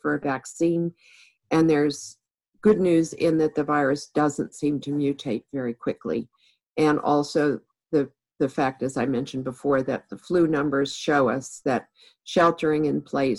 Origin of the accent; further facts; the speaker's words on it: Pittsburgh, Pennsylvania, United States; The University of Pittsburgh has just developed, this is my hometown, so I brag a bit.